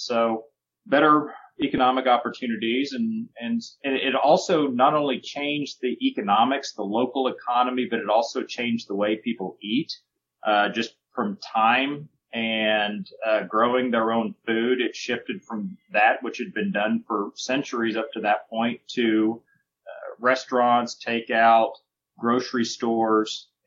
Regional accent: Fort Worth, Texas, United States; But I'm originally from Fort Worth, Texas. Grew up working at the Fort Worth Stockyards, and have been around cattle.

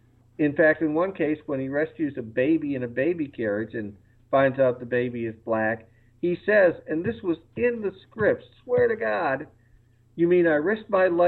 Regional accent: Cleveland, Ohio, United States; when I was growing up in Cleveland, which was a heavily segregated city, my first black friends were comic book fans.

